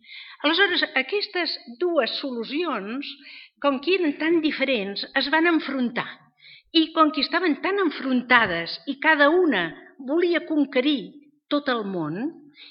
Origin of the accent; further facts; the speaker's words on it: Menorca, Balearic Islands, Spain; Jo a Menorca, perquè sóc de Menorca, com hem dit